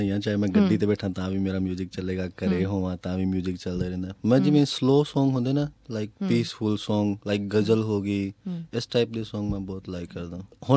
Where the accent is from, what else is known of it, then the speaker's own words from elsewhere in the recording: Rajasthan, India; first language Rajasthani; Punjabi is a second language; now in Australia; ਉਦਾਂ ਤਾਂ ਮੈਂ ਰਾਜਸਥਾਨ ਤੋਂ ਬਿਲੋਂਗ ਕਰਦਾ, ਮੇਰੀ ਲੈਂਗੁਏਜ ਵੀ ਰਾਜਸਥਾਨੀ ਹੈਗੀ ਹੈ